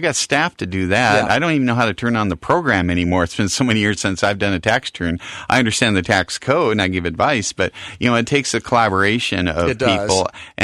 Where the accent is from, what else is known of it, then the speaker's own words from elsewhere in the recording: Mount Vernon, Washington, United States; born there; So I was born in Mount Vernon, Washington, graduated from Washington State University